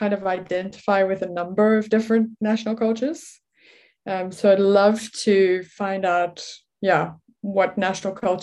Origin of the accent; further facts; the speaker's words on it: South Africa; born there; I was born in South Africa, but my parents are both Rhodesian. That's formerly Zimbabwe. One of the parents is Irish and the other parents is French